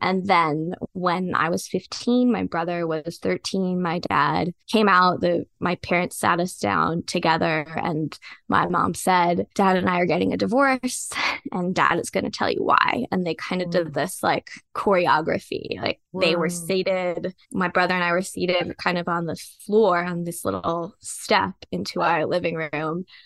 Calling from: Nashville, Tennessee, United States; I am zooming in from Nashville, Tennessee.

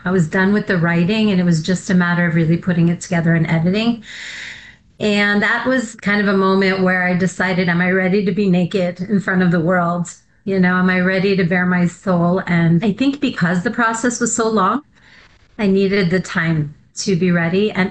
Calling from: Ra'anana, Central District, Israel; I'm joining you from Ra'anana in Israel. It's afternoon, our time.

